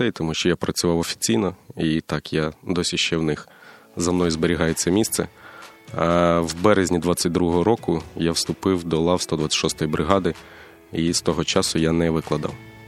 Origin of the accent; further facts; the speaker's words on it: Odesa, Odesa Oblast, Ukraine; ось ми з Одеси, зараз стоїмо на Херсонському напрямку.